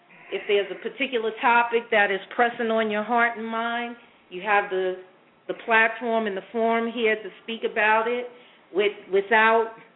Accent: Brooklyn, New York, United States; accent: Brooklyn; And those who know me know that I grew up in Brooklyn. I'm sure that anyone that can hear the sound of my voice, I've been told I have a very hard Brooklyn accent

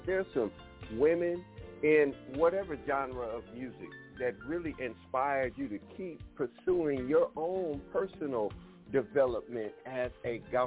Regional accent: Detroit, Michigan, United States; also born or lived in Pine Bluff, Arkansas; I was born in the South Pine Bluff, Arkansas, but I spent 40 years of my life, and that's prophetic, 40 years. I grew up in Detroit.

